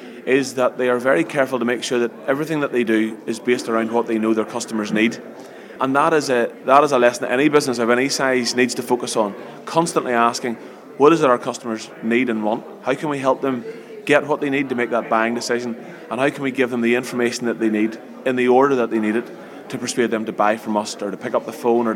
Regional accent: Northern Ireland, United Kingdom; I'm an Antrim man, as you can maybe tell from my accent.

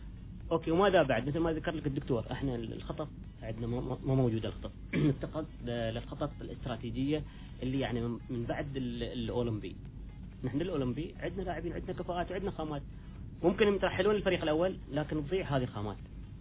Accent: Oman; احنا كعمانيين

